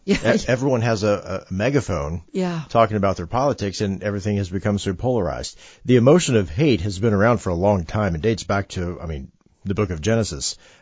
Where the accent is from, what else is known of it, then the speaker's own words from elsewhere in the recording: West Virginia, United States; You know, Dr. Linda, I'm from West Virginia, and the state's famous for this late 1800s dispute that they say began from a pig.